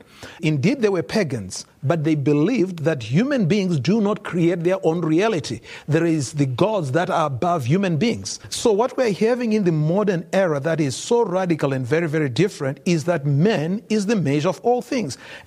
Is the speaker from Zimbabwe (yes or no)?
yes; Zimbabwe; also born or lived in Canada; I'm from Zimbabwe and I'm from Canada.